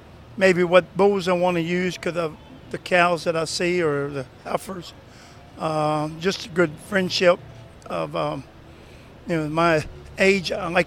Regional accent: Knoxville, Maryland, United States; from Knoxville, Maryland.

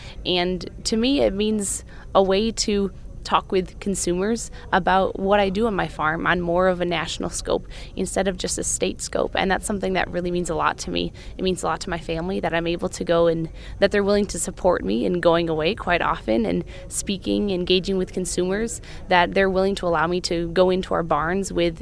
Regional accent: Goodhue, Minnesota, United States; studying Ag Communications and Ag Leadership from South Dakota State University, and I am from Goodhue, Minnesota.

